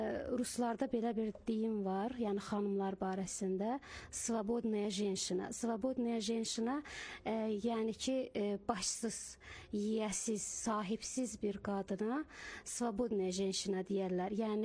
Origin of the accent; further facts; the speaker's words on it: Agjabadi, Karabakh, Azerbaijan; now in Russia; Mən özüm Qarabağlıyam.